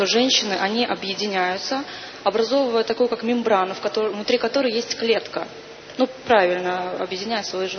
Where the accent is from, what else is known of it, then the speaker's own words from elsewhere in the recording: Latvia; из Латвии.